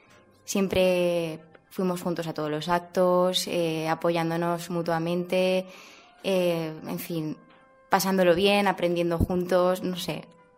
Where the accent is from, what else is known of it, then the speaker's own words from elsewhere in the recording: Valencian Community, Spain; he estado muy vinculada a las fallas desde pequeña, como valenciana.